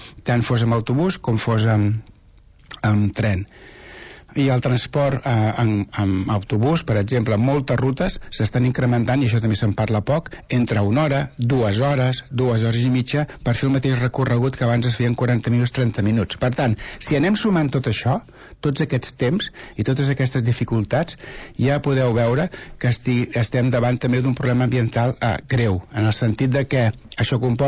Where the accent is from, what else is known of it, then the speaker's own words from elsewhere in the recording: Gelida, Catalonia, Spain; En el cas de Gelida, ja sabeu que jo soc de Gelida